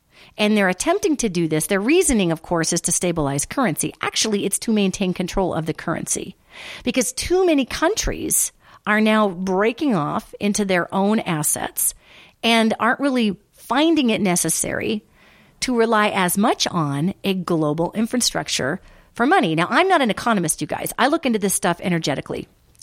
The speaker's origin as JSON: {"language": "English", "country": "United States", "said": "I'm an American. I love being in America."}